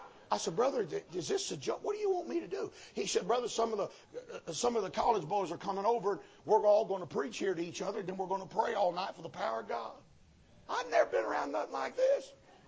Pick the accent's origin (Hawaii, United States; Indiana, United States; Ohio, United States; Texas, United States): Ohio, United States; Cleveland; also born or lived in Mississippi; I was born in Mississippi, and my mom and dad moved up there because my daddy worked for Ford Motor Company. And so I was raised in the ghettos of Cleveland, Ohio.